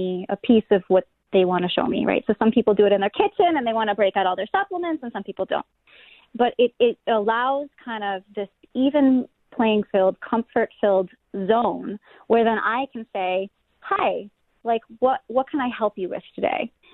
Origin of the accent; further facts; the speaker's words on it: Buffalo, New York, United States; I like chicken wings. I'm from Buffalo. I watch the Bills, right?